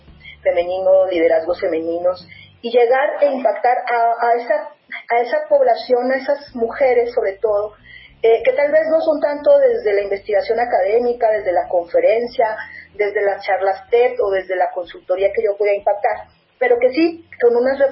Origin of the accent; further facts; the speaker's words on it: Mexico; now in Colombia; Pues soy una mujer mexicana, como tú bien dices, indígena otomí, que tengo ya 11 años residiendo acá en Colombia